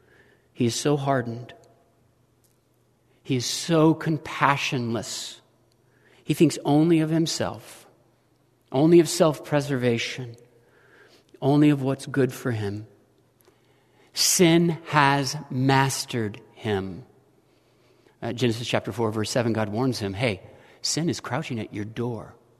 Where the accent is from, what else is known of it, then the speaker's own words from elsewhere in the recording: Jefferson City, Missouri, United States; Jefferson City, Missouri, my hometown